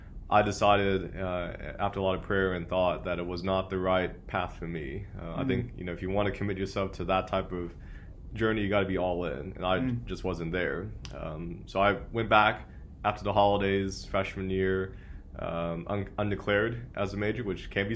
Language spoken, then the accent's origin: English; Lawton, Oklahoma, United States; And before that, I was born and raised in Lawton. My mom and dad immigrated from South Korea in the 1980s, and they opened up a dry cleaning business.